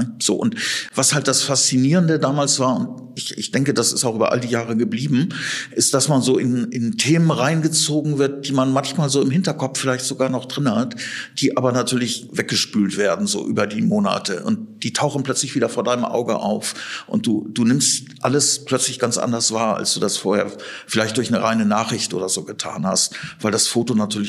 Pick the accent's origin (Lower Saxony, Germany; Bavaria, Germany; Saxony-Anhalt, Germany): Lower Saxony, Germany; Oldenburg; Ich bin gebürtiger Oldenburger, habe den großen Teil meines Lebens hier auch verbracht